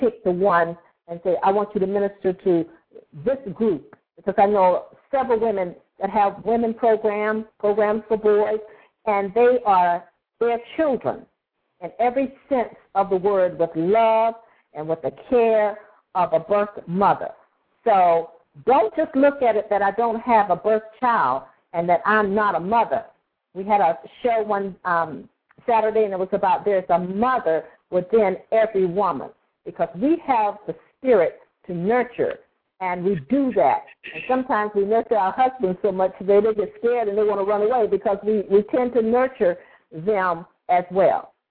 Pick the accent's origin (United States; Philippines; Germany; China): United States; Winston-Salem, North Carolina; I'm from North Carolina. I'm from Winston-Salem.